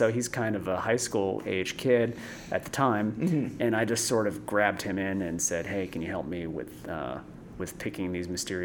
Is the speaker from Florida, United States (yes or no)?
yes; New Smyrna Beach, Florida, United States; Yeah, so I mean, I'm from New Smyrna Beach. We're salty people.